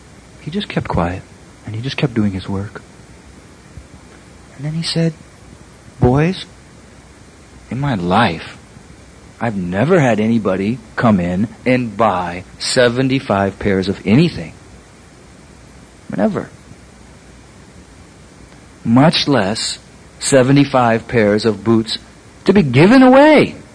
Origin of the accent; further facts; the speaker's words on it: Indianapolis, Indiana, United States; now in Colorado, United States; When I was a young person, though I live in Colorado now, I grew up in Indianapolis.